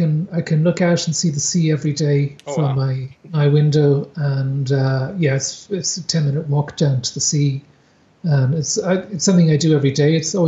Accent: Dublin, Leinster, Ireland; I grew up in Dublin. I'm originally from there, but I ended up down here.

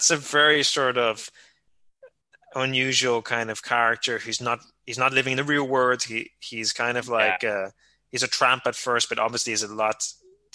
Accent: Spain; Now, growing up in Spain, I can tell you that.

